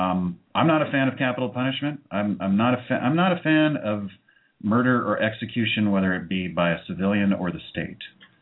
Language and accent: English; California, United States; I'm Californian. We shorten everything.